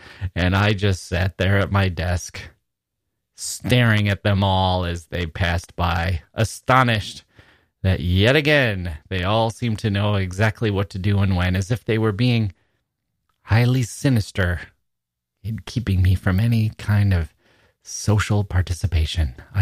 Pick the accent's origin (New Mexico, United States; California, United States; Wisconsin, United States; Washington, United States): Wisconsin, United States; it was a Wisconsin senator and I was from Wisconsin and the people were all more or less my age working there, early 20s.